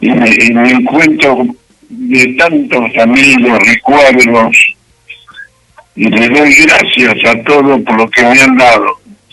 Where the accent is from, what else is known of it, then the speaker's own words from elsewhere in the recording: Pedro Luro, Buenos Aires Province, Argentina; Nací, me crié acá y hoy estoy obligado a darle unas palabras a usted. Me parece un sueño de haber cumplido 86 años acá, donde me vino a nacer